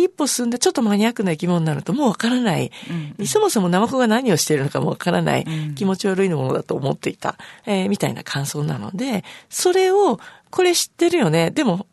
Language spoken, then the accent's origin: Japanese; Japan; now in Okinawa, Japan; 私は実は本土出身の人間ですけれども、沖縄の海のことを伝え直しているような